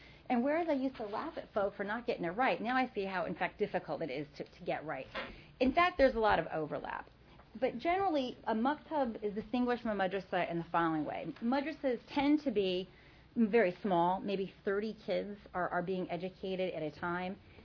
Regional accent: Indiana, United States; Since I'm from Indiana, I can say Ball State.

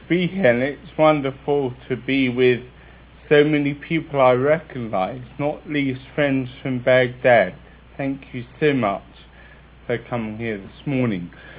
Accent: England, United Kingdom; So even though I'm English, I'm more American than English.

